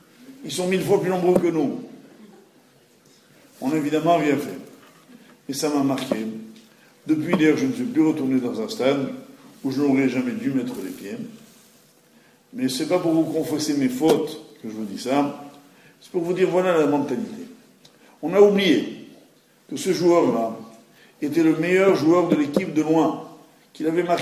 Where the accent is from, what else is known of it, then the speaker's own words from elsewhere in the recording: Nice, Provence-Alpes-Côte d'Azur, France; je suis originaire de Nice